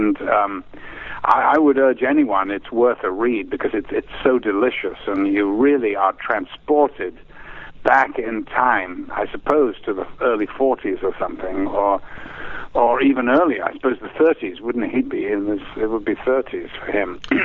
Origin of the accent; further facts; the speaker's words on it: Liverpool, North West England, United Kingdom; because I was raised in Liverpool, which is not that far. It's on the west coast, and it's just a bit further north than Wales, the Welsh coast.